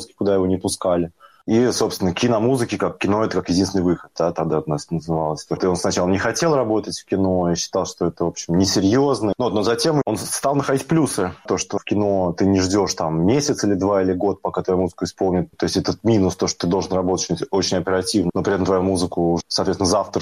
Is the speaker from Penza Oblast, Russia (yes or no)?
yes; Penza, Penza Oblast, Russia; Свои сэмплы я записал в родном городе Пенза в 97-м году.